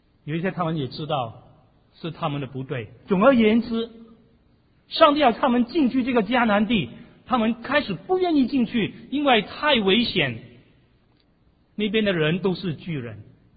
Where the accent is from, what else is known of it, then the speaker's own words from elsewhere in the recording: Hong Kong; now in United States; 在我长大的时候，在香港，每过年的时候，我们总是会穿新的衣服